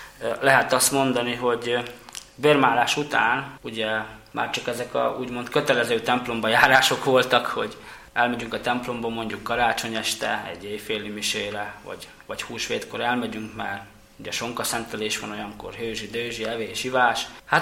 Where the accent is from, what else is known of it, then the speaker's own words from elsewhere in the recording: Érkörtvélyes, Bihor, Romania; Általános iskolát ugye a szülőfalumban Érkörtvélyesen, Erdélyben töltöttem ezt a általános iskolát, ott is végeztem. Ugye a vallásomat tekintve én római katolikus vagyok.